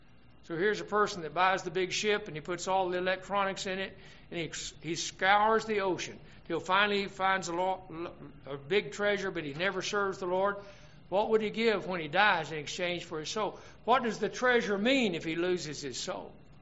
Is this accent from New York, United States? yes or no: no; Texas, United States; I lived in West Texas for a long time. I grew up in West Texas. And the wind really blows out in Amarillo and in that area.